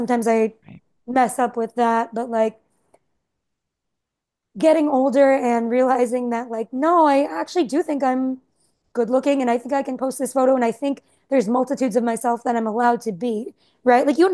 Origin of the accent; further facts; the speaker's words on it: United States; I'm American too, and I'm staying.